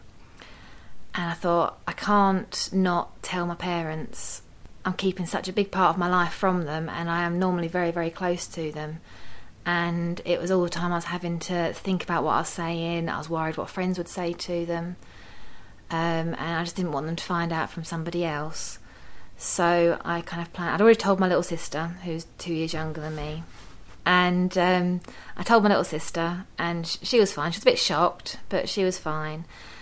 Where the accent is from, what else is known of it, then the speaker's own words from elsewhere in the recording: East of England, United Kingdom; now in Lincoln, United Kingdom; I'm 28 and I live in Lincoln now. I've been here 9 years now and I'm originally from Essex. I came up here to go to university